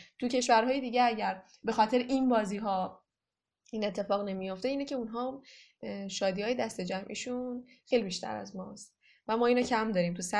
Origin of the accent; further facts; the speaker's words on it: Mazandaran, Iran; چون ما مازندرانی هستیم و همیشه تو تیم ملی کشتی ما مازندرانی حضور دارن و کشتی اتفاق ویژه است تو مازندران